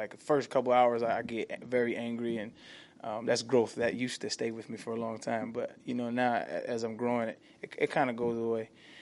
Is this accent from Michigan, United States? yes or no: no; Albuquerque, New Mexico, United States; also born or lived in San Diego, United States; from my city where I'm from, Albuquerque, New Mexico, my hometown, San Diego, and here a lot.